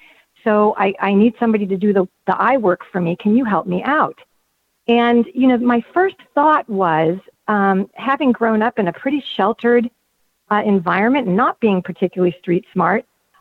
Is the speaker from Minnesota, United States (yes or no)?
no; California, United States; And I grew up in the Bay Area, the San Francisco Bay Area